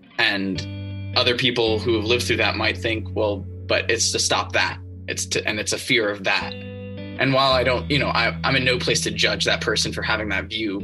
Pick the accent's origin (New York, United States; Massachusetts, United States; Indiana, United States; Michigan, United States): Massachusetts, United States; Belmont; I'm a musical theater major at Syracuse University, although I'm originally from Belmont, Massachusetts, and I was born in 2001.